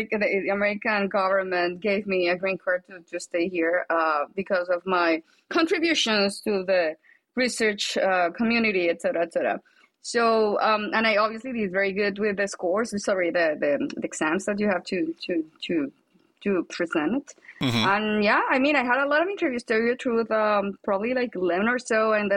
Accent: Colombia; English is a second language; I'm originally from Colombia. Obviously, I have an accent.

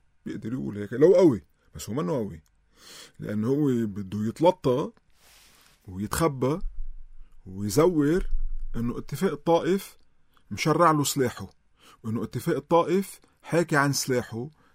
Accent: Lebanon

